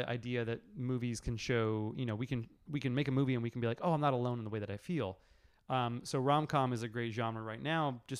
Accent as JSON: {"language": "English", "region": "New York", "country": "United States", "tie": "born or raised there", "said": "New York is actually an amazing place to grow up."}